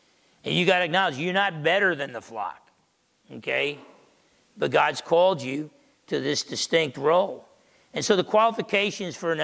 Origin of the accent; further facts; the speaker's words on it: New Jersey, United States; Growing up in New Jersey, I didn't think that was a good idea.